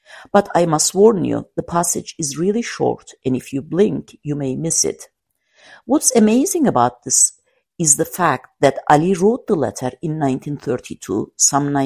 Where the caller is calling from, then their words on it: St. Petersburg, Florida, United States; Tonight, I am zooming in from St. Petersburg, Florida, where it is nice and warm.